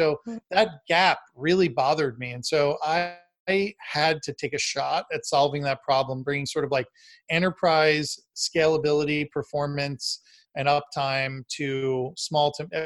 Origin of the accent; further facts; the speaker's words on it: Florida, United States; Well, we'll meet there because I'm actually originally from Florida. So I feel like I got to go to Miami and represent.